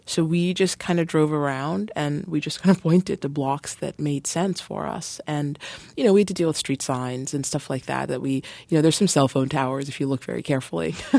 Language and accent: English; Jamaica; again, I'm 42 years old. I wasn't a part of the Panthers. You know, I'm from Jamaica